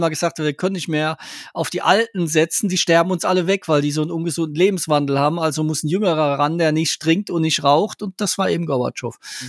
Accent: Ludwigshafen, Rhineland-Palatinate, Germany; die startet in meiner Heimatstadt Ludwigshafen am Rhein

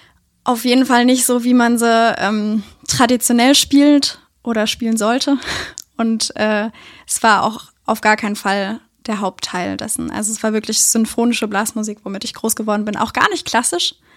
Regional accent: Osthofen, Rhineland-Palatinate, Germany; also ich bin in Osthofen groß geworden. Das ist in der Nähe von Mainz. Genau, also im Südwesten von Deutschland.

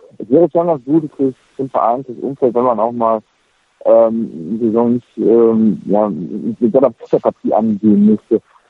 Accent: Bremen, Germany; Ich glaube, als Bremer gewinnt man gegen Leipzig immer sehr gerne.

